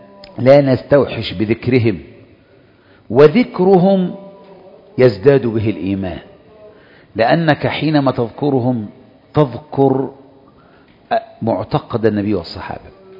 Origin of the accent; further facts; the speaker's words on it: Egypt; ما انا عارف ان انا هجيب، ما احنا مصريين زي بعض